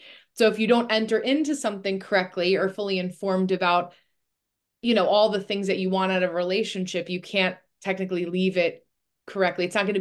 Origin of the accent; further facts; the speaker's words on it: New Jersey, United States; I grew up in New Jersey and I'm right outside of New York City.